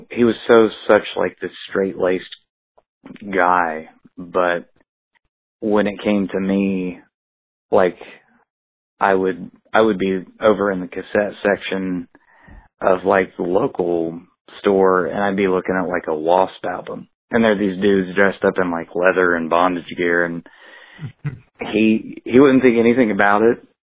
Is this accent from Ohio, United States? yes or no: yes; Pomeroy, Ohio, United States; Well, originally I'm from Pomeroy, Ohio. Yeah.